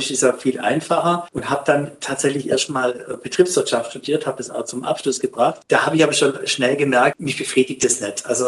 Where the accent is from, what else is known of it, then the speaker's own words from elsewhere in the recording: Baden-Württemberg, Germany; born there; accent: Swabian; ich bin sogar richtig hier verwurzelt. Ich bin in Battlern geboren. Ich kann schon Schwäbisch. Ich versuche es immer so ein bisschen zu unterdrücken, dass es nicht ganz so breit wird.